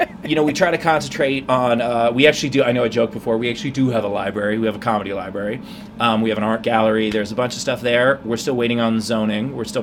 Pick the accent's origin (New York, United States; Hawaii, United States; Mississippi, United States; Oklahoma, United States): New York, United States; now in Pittsburgh, United States; I am from New York originally.